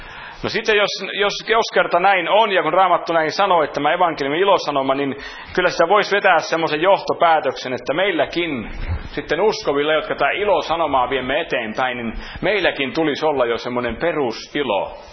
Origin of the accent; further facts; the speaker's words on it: Häme, Finland; Me olen hämäläinen